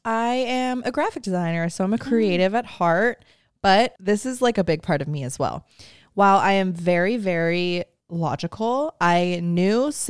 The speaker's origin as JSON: {"language": "English", "region": "California", "country": "United States", "tie": "born or raised there", "said": "I was born on September 8th, 1995, which makes me 28 years old. And baby, I was also born and raised in the Bay Area."}